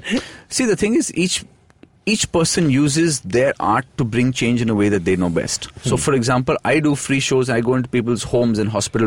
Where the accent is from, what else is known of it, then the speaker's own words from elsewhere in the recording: Delhi, India; I'm from the Delhi, sir.